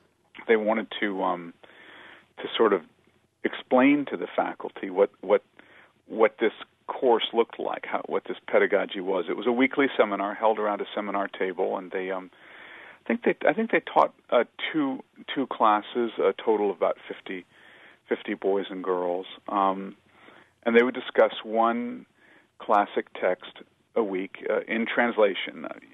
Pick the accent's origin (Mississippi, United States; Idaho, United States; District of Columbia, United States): District of Columbia, United States; Washington; It's funny, I grew up in Washington, D.C. I've lived on the East Coast all my life